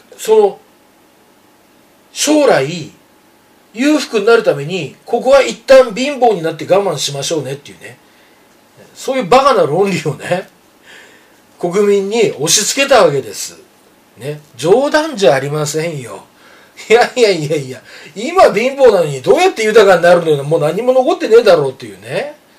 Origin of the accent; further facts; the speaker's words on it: Nemuro, Hokkaido, Japan; 北海道、私の地元で根室っていうところは